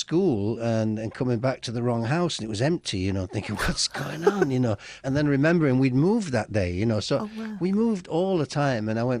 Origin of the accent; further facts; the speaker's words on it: Bradford, Yorkshire and the Humber, United Kingdom; also born or lived in Redcar; I was brought up later on in Bradford. That's where the band formed and everything, at school in Bradford. But I was born in Redcar. I was left there till I was about 4 with my grandparents and my auntie Peggy and her kids.